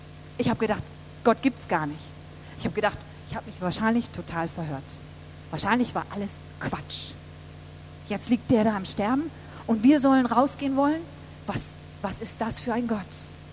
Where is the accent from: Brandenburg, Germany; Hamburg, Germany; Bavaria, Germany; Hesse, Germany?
Hamburg, Germany; ich bin Hamburger, ne, auch seit Generationen